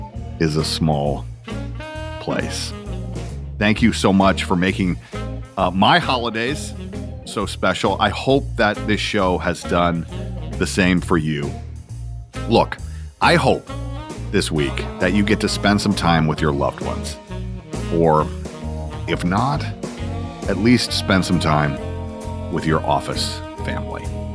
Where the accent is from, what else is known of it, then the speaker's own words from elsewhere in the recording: Georgia, United States; Look, I'm a kid from Georgia. That's who I am.